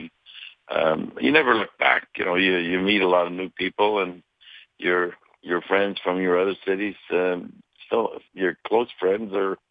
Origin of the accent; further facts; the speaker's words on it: Montreal, Quebec, Canada; moved away as an adult; I had to leave my home. I had to leave my hometown in Montreal.